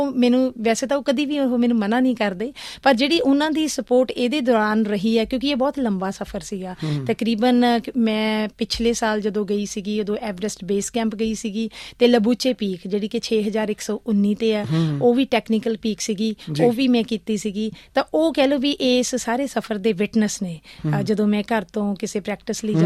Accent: Punjab, India; ਮੈਂ ਪੰਜਾਬ ਤੋਂ ਆਈ ਹਾਂ, ਮੈਂ ਪੰਜਾਬ, ਮੈਂ ਪੰਜਾਬੀਅਤ ਦੀ

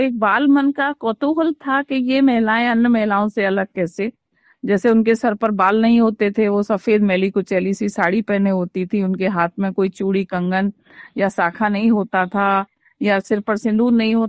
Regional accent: Vrindavan, Uttar Pradesh, India; मैं वृंदावन की भूमि से हूँ। वृंदावन जो विश्व के मानचित्र पर भगवान कृष्ण की क्रीड़ा स्थली के रूप में जाना जाता है, मेरा जन्म भी वही हुआ, यानी जन्मभूमि भी वही है और कर्म भूमि

